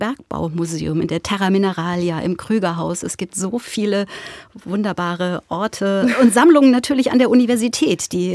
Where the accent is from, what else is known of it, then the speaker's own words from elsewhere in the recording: Weinheim, Baden-Württemberg, Germany; also born or lived in Haselünne; Haselünne in Norddeutschland, aufgewachsen in der Nähe von Heidelberg in Weinheim.